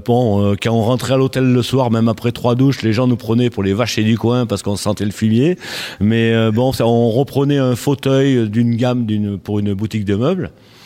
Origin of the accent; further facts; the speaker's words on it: Tournon-sur-Rhône, Auvergne-Rhône-Alpes, France; moi je suis de Tournon en Ardèche, donc voilà, j'ai habité Clioux-Cla dans les années 80, enfin bon, je suis un peu du coin quand même, mais j'en suis parti pendant très longtemps, et ça fait que 3 ans que je suis revenu ici.